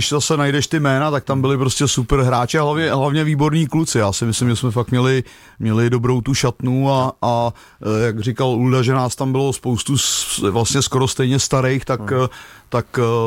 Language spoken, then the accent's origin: Czech; Prague, Czechia; tak já jsem Pražák